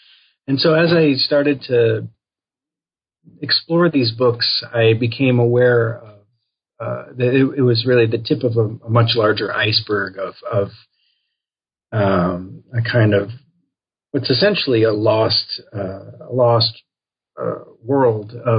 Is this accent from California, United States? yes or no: no; Chicago, Illinois, United States; I am from the Chicago area, and when I was in college at Vassar College in the Hudson Valley